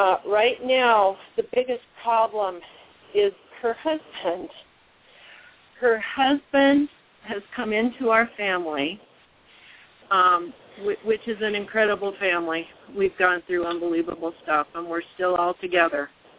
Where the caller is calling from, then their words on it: Colorado, United States; I'm calling from Southwest Colorado.